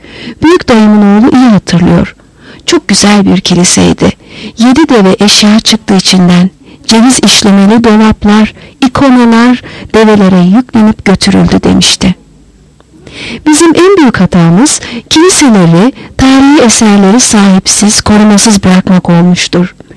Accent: Şirince, İzmir, Turkey; Ben de 1926 yılında burada anneannemin evinde dünyaya gelmişim. Mesleğim uzak yol kaptanlığıydı. Emekli oldum. Şirince çocukluğumun geçtiği çok güzel anılarımın olduğu bir yer olduğundan buraya gelip yerleştim.

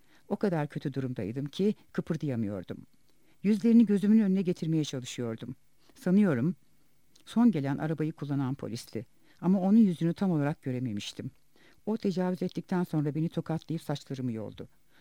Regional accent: Istanbul, Turkey; also born or lived in Elazığ; Elazığ doğumluyum ama İstanbul'da büyüdüm sayılır. Çok uzun yıllardır bu kentte yaşıyoruz.

